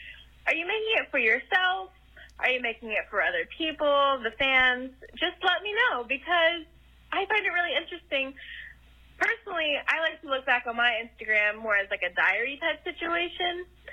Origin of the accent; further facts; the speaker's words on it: Ohio, United States; I'm calling from a cornfield. Literally, I'm from Ohio.